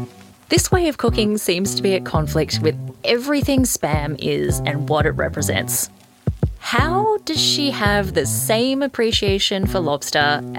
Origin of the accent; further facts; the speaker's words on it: Australia; Even though I grew up in Australia, I didn't encounter Aussie food until I went to school.